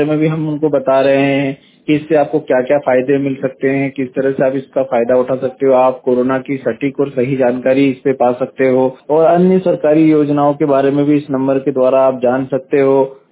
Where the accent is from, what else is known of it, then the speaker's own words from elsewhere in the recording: Bokrata, Madhya Pradesh, India; ग्राम बोकराटा तहसील पाटी जिला बड़वानी का निवासी हूं